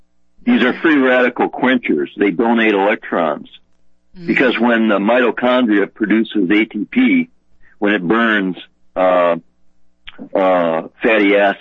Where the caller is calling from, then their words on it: Michigan, United States; Yeah, I'm in Great Lakes State, right?